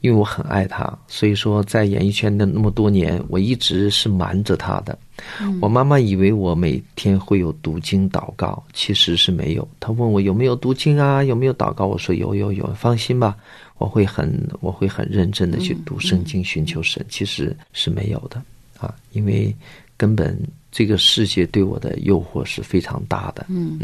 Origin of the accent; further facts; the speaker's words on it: North China, China; 因为可能是我在北方长大，就是北方的孩子呢特别要强